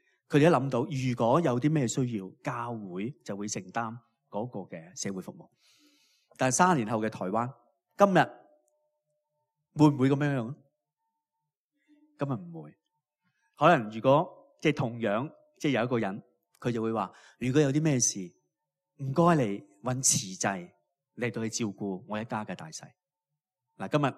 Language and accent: Cantonese; Shau Kei Wan, Hong Kong; 我细个嘅时候，我住嘅一个地方就系明华大厦，我喺筲箕湾成长嘅，我读系慈幼中学。